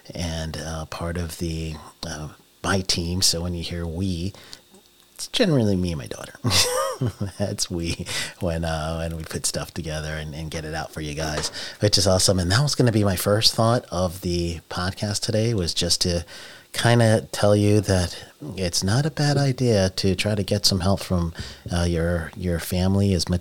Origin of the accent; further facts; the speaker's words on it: Guyana; So kudos to my home country. And yeah, that's for Guyana.